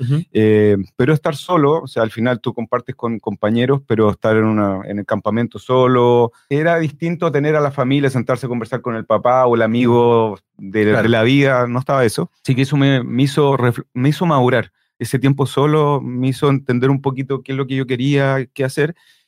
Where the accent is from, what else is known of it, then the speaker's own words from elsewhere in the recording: Santiago, Santiago Metropolitan Region, Chile; Sí, nacido y criado en Santiago, de una familia padre, madre, una hermana menor y el que habla.